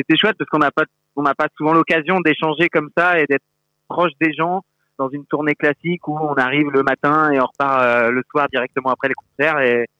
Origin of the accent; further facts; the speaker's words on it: Nouvelle-Aquitaine, France; je me souviens de quand j'étais gamin, dans la Creuse, on devait faire 80 km pour aller voir un concert